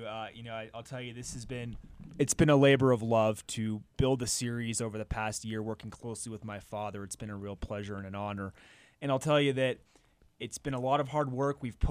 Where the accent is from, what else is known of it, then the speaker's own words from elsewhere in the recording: Bay Area, California, United States; now in Park City, United States; We both live here full time. We're from the Bay Area originally, but we love Utah.